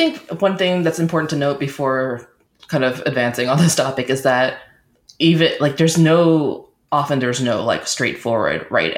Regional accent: United States; the thing is that I grew up in America where if someone was using Korean vocabulary with me or bowing at me, they were like being racist and mocking my culture.

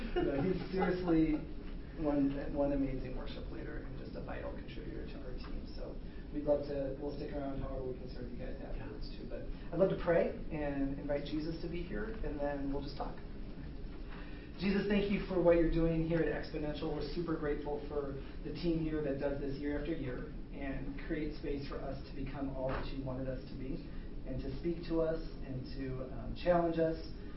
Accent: Chicago, Illinois, United States; also born or lived in New Hampshire; now in Southern California, United States; Originally, I'm from the Midwest, from Chicago. My wife's from Kansas City. We did, like I said, 14 years in New Hampshire, and now we're here in Southern California.

